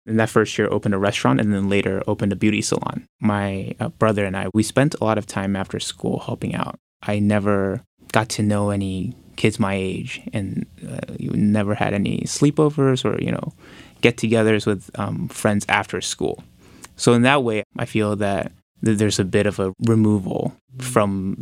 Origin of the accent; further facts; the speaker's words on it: San Jose, California, United States; also born or lived in Taipei, Taiwan; And then afterwards, my parents took me back to California, and I spent the rest of my childhood in San Jose. Yeah, so that was from the ages of 8 to the end of high school